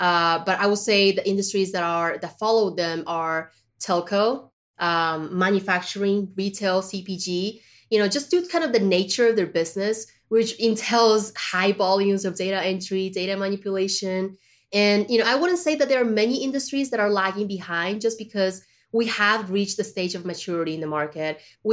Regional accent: Colombia; also born or lived in China; I was born in China, but I was raised in Colombia, right?

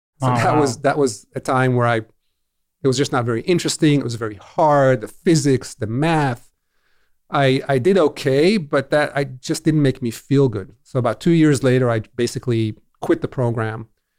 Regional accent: Israel; So for me, growing up in Israel in the 70s, I think I'm aging myself just by saying

